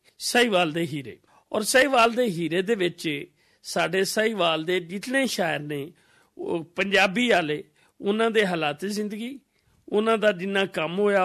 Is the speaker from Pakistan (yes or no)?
yes; Iqbal Nagar, Punjab, Pakistan; ਮੇਰੀ ਪੈਦਾਇਸ਼ ਹੈ ਜੀ 1 December 1966 ਦੀ, ਇਕਬਾਲ ਨਗਰ ਦੇ ਪਿੰਡ ਹੈ 1414 ਇਕਬਾਲ ਨਗਰ ਦੇ ਨਾਲ, ਜ਼ਿਲ੍ਹਾ ਮਿੰਡਕੁਮਰੀ ਸਾਹੀਵਾਲ, ਉੱਥੋਂ ਦਾ ਮੇਰਾ ਜੰਮਪਲ ਹੈ ਜੀ।